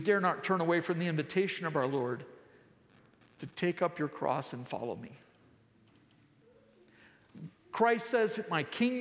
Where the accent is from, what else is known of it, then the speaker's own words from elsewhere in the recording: United States; I'm an American. I'm profoundly grateful for that privilege. I rejoice in our freedoms.